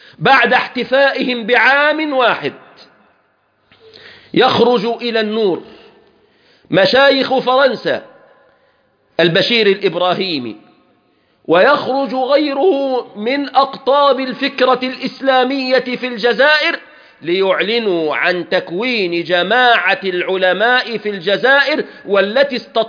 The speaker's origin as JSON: {"language": "Arabic", "country": "Egypt", "said": "بلادنا مصر المسلمة"}